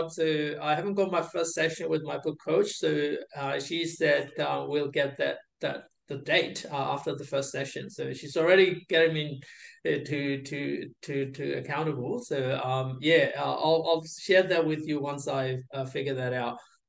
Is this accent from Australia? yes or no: yes; Australia; So even though I can't say good day, mate, full on, I'm almost there. So I am Australian.